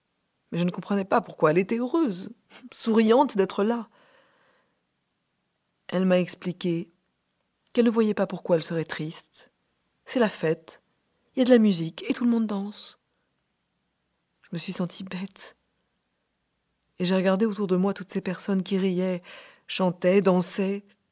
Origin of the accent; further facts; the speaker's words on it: Belfort, Bourgogne-Franche-Comté, France; Je viens de Belfort. J'aime aller à Belfort.